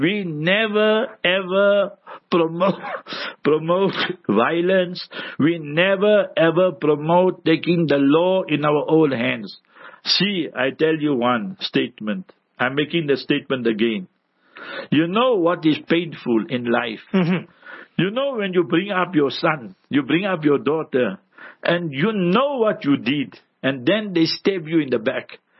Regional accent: Karachi, Sindh, Pakistan; moved away as an adult; now in Cape Town, South Africa; So we don't know what's going on and how they run the Darul Uloom. So Maulana used to tell us, Mohsema, the principal, he said, see, our students are mostly Cape Town.

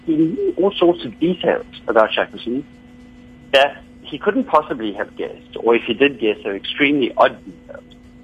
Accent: Durban, KwaZulu-Natal, South Africa; born there; I was born on the Bluff, which is sort of like Durban, but a lot further away.

